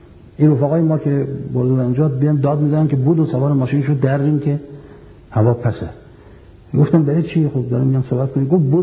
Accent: Iran; moved away; من از ایران آمدم

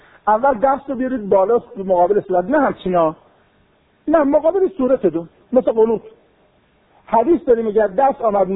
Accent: Iran; born there; در چه مکانی به دنیا آمدیم؟ ایران به دنیا آمدیم.

